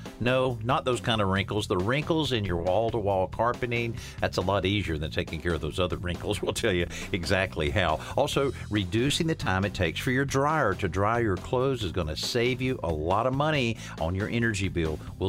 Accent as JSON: {"language": "English", "town": "Marianna", "region": "Florida", "country": "United States", "tie": "born or raised there", "said": "the shows we did down in my hometown of Mariana, Florida"}